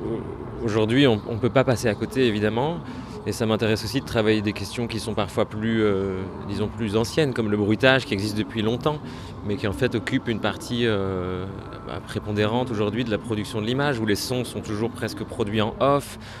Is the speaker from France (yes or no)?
no; Belgium; je viens de Belgique et je suis artiste, disons, multidisciplinaire.